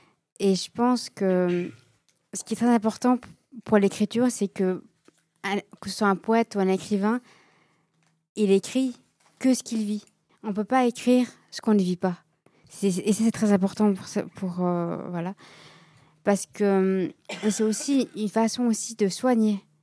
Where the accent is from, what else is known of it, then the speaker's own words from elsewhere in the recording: Réchy, Valais, Switzerland; En fait, à la base, je viens de Réchy.